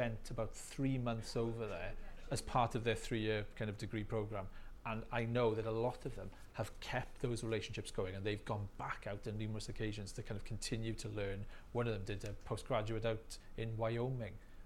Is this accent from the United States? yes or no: no; Carmarthen, Wales, United Kingdom; Carmarthen boy, and obviously in Carmarthen we've got what is now University of Wales Trinity St David. It was just Trinity College when I was kind of growing up in Carmarthen.